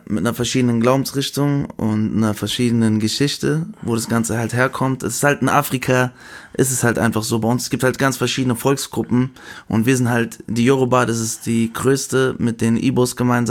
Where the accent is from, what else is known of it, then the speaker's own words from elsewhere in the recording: Langen, Hesse, Germany; Aber wir kommen eigentlich aus Lang. Wir waren in Lang.